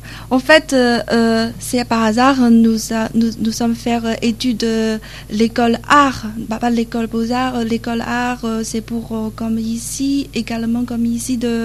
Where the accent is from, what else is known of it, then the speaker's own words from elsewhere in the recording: Xi'an, Shaanxi, China; French is a second language; En fait, la Shaanxi, c'est la province de la Chine. Donc, la ville exactement, il s'appelle Xi'an. Donc, on vient de la Xi'an. C'est la centre de la Chine, tout centre, comme le cœur de la Chine.